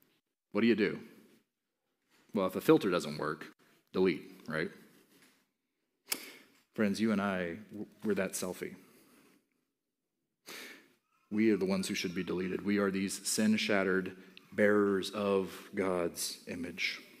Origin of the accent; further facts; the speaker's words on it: Mozambique; the Africans that I grew up with in Mozambique